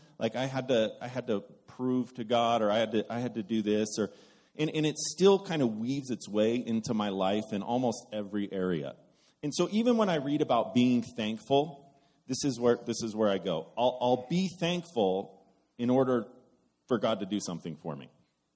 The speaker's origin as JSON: {"language": "English", "town": "Carson City", "region": "Nevada", "country": "United States", "said": "Like Louis said, I'm originally from Carson City, Nevada, and for some reason, Louis kind of looked at a punk 18-year-old kid with very bad intentions"}